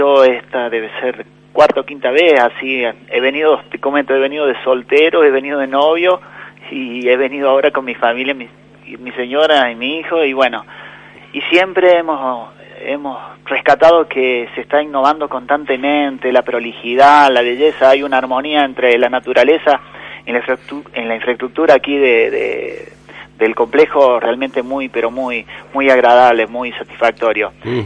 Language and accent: Spanish; Balnearia, Córdoba, Argentina; estamos ya regresando para nuestros pagos allá pegadito a la Laguna Mar Chiquita, somos de Balnearia.